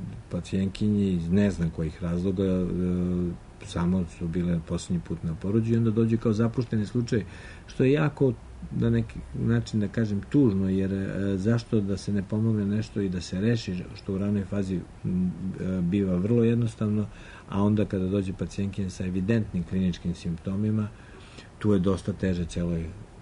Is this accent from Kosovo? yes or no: no; Eastern Serbia, Serbia; Ja sam poreklom iz Istočne Srbije